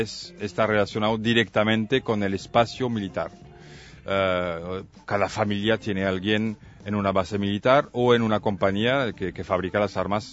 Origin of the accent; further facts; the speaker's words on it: France; now in Barcelona, Spain; yo soy de nacionalidad francesa.